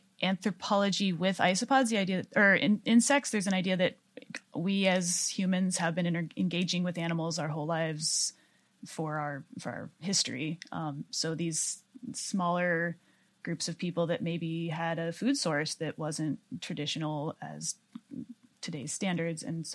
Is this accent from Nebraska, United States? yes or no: no; Idaho, United States; I grew up in Northern Idaho. We're all backwoodsy people.